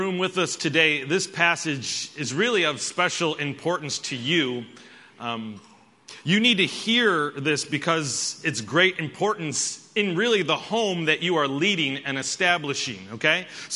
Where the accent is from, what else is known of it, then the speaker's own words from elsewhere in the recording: Buffalo, New York, United States; See, I'm from Buffalo. There's like good topsoil.